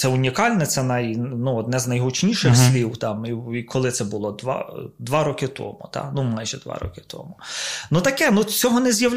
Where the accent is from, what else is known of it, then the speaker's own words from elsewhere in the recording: Ivano-Frankivsk Oblast, Ukraine; Я з Косівського району, і у нас є такі відомі села, як Космач і Шешори